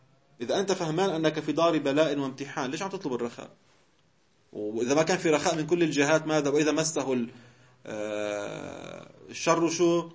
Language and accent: Arabic; Tibnin, Nabatieh Governorate, Lebanon; قرية في الجنوب اسمها شقرة. تبنين قريتي جنبها في قرية اسمها شقرة.